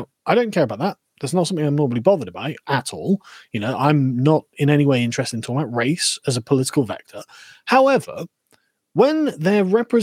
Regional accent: England, United Kingdom; I'm sat here as an Englishman going, right, this is fucking awful

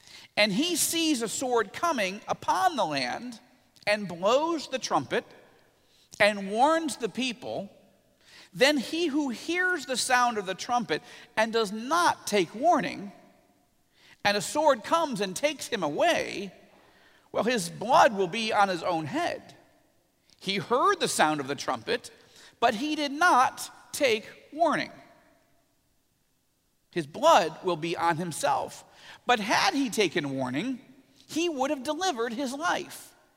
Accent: New York, United States; look at that, I'm a New Yorker and I'm trying to, anyway

